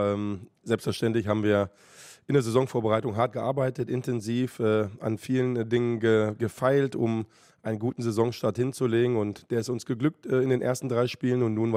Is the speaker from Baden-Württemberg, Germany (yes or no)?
no; Hannover, Lower Saxony, Germany; also born or lived in Langenhagen; Aber ja, ich bin Hannoveraner Junge. Ich bin zwar in Langenhagen geboren, aber habe immer in Hannover gelebt. Meine Familie wohnt auch heute noch im Zentrum.